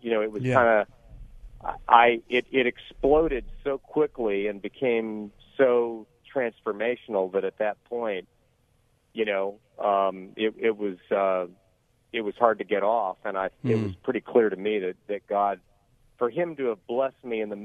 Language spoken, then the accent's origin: English; Georgia, United States; My home state of Georgia passed a bill